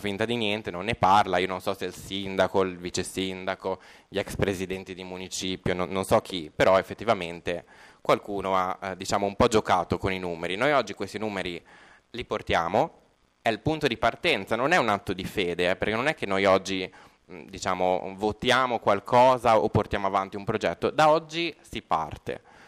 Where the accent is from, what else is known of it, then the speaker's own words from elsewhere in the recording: Genoa, Liguria, Italy; io vengo dalla Media Valbisagno